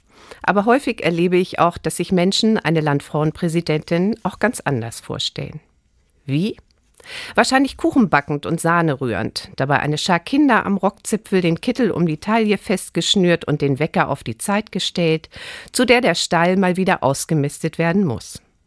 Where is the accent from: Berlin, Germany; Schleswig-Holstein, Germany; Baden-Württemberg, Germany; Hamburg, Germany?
Schleswig-Holstein, Germany; Reinfeld; Also ich liebe Schleswig-Holstein, Stormarn, meinen Heimatort Rheinfeld. Ich wohne gern dort.